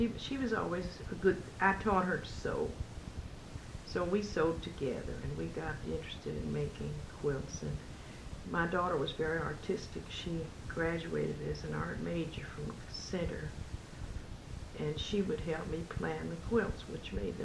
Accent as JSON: {"language": "English", "town": "Louisville", "region": "Kentucky", "country": "United States", "tie": "born or raised there", "said": "When I was born in Jefferson County in the Highlands, and I went to the Louisville Normal School, which then had 8th grades. I graduated from there. And at that time, my family moved to Fern Creek. I went to Fern Creek High School for 2 years"}